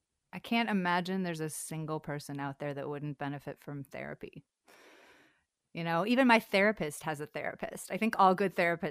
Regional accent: St. Louis, Missouri, United States; now in Los Angeles, United States; which was strange to me because I'm from St. Louis.

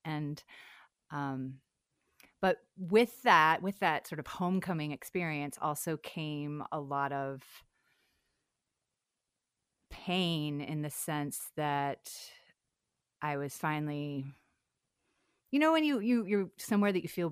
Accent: St. Louis, Missouri, United States; now in Los Angeles, United States; which was strange to me because I'm from St. Louis.

